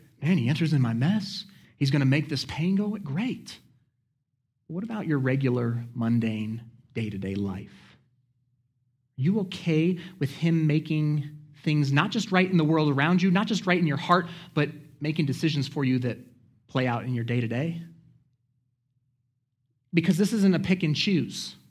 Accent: Colorado Springs, Colorado, United States; I don't know what it is. I was raised in Colorado Springs.

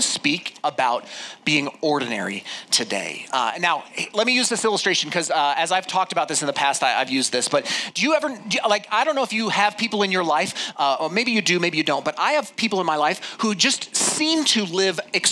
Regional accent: Colorado Springs, Colorado, United States; My brother, Matthew, we grew up in Colorado Springs, okay? So we grew up in the Springs.

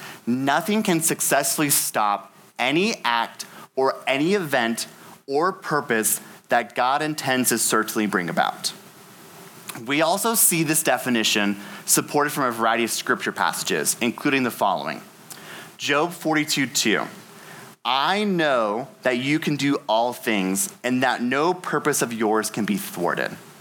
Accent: Kentucky, United States; This is actually very close to where I grew up in Kentucky, Great Smoky National Park.

